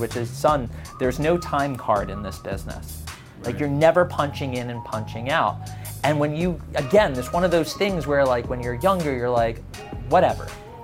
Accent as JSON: {"language": "English", "town": "Boca Raton", "region": "Florida", "country": "United States", "tie": "born or raised there", "said": "We grew up in Boca Raton, Florida"}